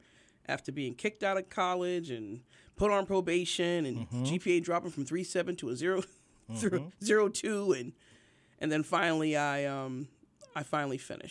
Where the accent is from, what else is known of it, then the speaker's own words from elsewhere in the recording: East Orange, New Jersey, United States; Born and raised in East Orange.